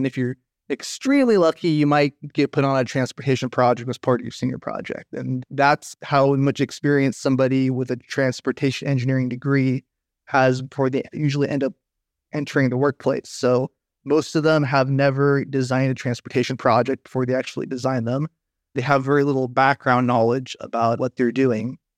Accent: United States; I'm a transportation engineer from the United State

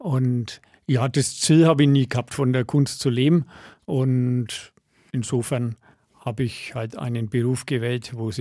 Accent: Höfen, Bavaria, Germany; Ja, ich bin in Höfen aufgewachsen.

